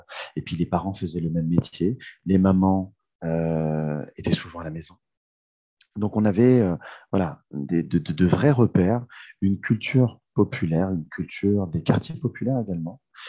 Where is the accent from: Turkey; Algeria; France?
France; Blois, Centre-Val de Loire; born there; Alors moi, je suis né en 1983 à Blois, donc dans le Loir-et-Cher, donc très loin de l'Île-de-France, enfin pas si loin, mais quand même assez loin de l'Île-de-France, dans une petite ville près de Chambord.